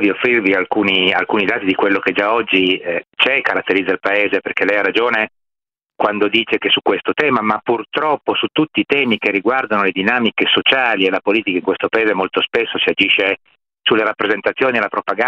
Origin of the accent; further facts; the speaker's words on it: Piedmont, Italy; now in Naples, Italy; a Napoli da 29 anni e tra l'altro come piemontese emigrato all'incontrario, quindi anche che sta tutto dentro le contraddizioni nord-sud.